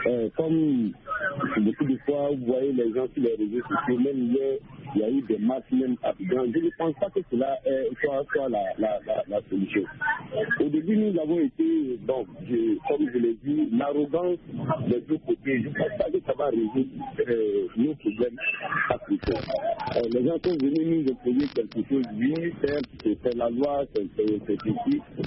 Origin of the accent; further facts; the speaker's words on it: Côte d’Ivoire; comme chez nous, en Côte d'Ivoire